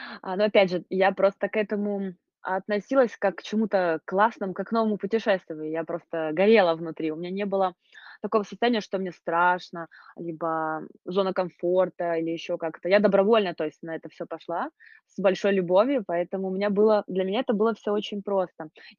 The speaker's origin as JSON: {"language": "Russian", "country": "Ukraine", "tie": "born or raised there", "moved": "yes", "said": "А в Украине жила, потому что семья моя жила в Украине, в принципе, я и родилась в Украине, и жила в Украине всегда, но так как я чистокровная болгарка, я смогла сделать себе гражданство, и это позволило мне с легкостью переехать в Европу."}